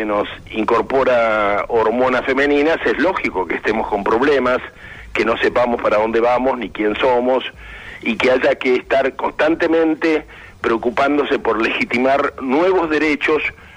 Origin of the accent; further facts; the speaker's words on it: Argentina; Nadie como los argentinos tiene una ingesta de transgénicos